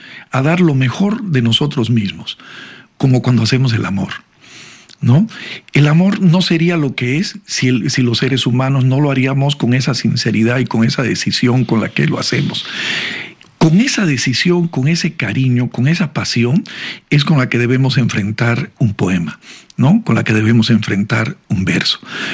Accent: La Paz, Bolivia; also born or lived in Beni / Santa Cruz; Y yo me considero beniano, cruceño, paceño porque me crié en la ciudad de La Paz. En fin, soy boliviano.

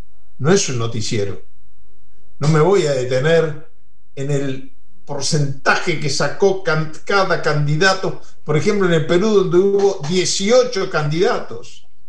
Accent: Uruguay; represento a todos los uruguayos, en un país como Argentina, con una colonia tan grande.

